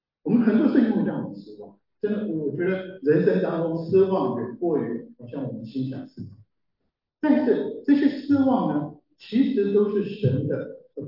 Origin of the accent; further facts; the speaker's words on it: Taiwan; now in United States; 我们从台湾来，台湾的衣服很少变色